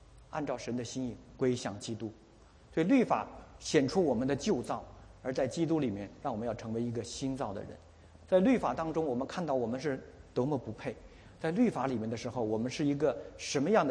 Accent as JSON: {"language": "Chinese", "region": "Beijing", "country": "China", "tie": "born or raised there", "said": "北京虽然我不是胡同长大的，但我也有这个毛病。从小我们就是这样"}